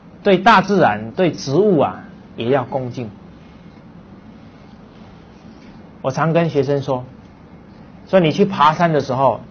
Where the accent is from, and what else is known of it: China